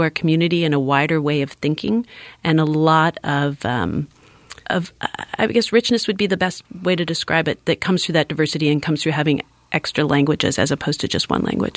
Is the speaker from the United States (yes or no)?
no; Canada; I grew up in Canada, where bilingualism is really promoted.